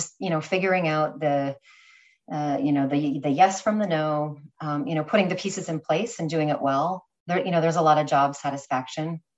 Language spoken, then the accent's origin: English; California, United States; now in New York, United States; So it starts back in California. I was originally from California, New York girl now.